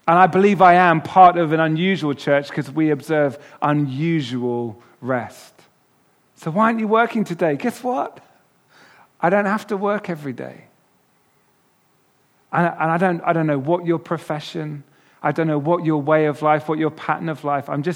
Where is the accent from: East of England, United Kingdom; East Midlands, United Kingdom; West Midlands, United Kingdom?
East of England, United Kingdom; also born or lived in United States; I'm an immigrant. I was born in America. All the way through my school years … a few other things as well.